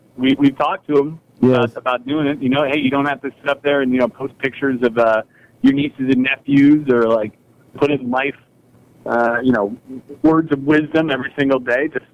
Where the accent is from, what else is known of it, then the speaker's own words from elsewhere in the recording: Mukwonago, Wisconsin, United States; the name of a sex offender from my hometown of Maquoneago, Wisconsin?